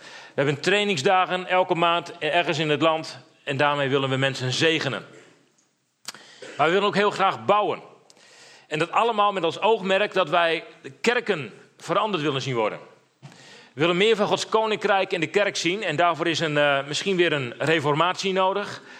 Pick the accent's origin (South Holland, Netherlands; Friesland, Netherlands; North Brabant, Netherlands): Friesland, Netherlands; Drachten; Ik kom uit Drachten, getrouwd met Anne-Marije. We hebben 3 kinderen.